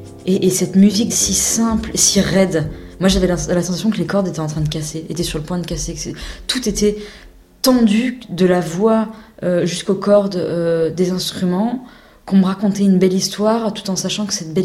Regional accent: Clermont-Ferrand, Auvergne-Rhône-Alpes, France; Et c'est une chanson qui appartient à un lieu qui est chez moi, à Clermont-Ferrand.

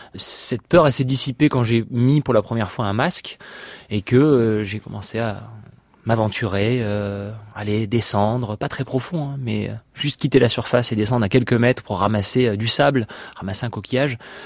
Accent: Nice, Provence-Alpes-Côte d'Azur, France; J'ai grandi à Nice, donc au bord de la Méditerranée.

